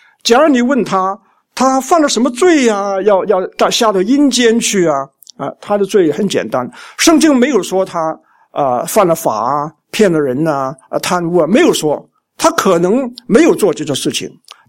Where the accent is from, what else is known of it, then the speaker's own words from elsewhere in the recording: Shandong, China; 我自己在山东出生啊，我有一次回到我的乡下